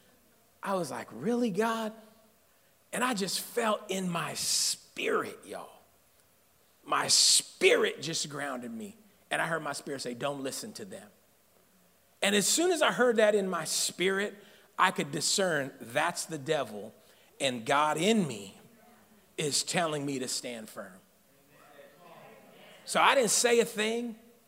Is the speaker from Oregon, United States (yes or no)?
no; Sacramento, California, United States; I grew up here in South Sacramento.